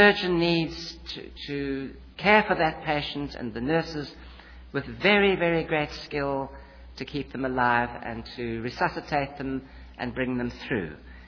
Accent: South Africa; now in United States; I come from South Africa originally

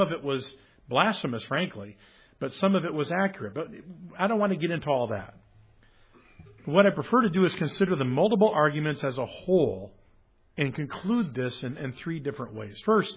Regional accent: Rochester, Michigan, United States; I'm from Rochester, Minnesota, New York, no, Michigan, right?

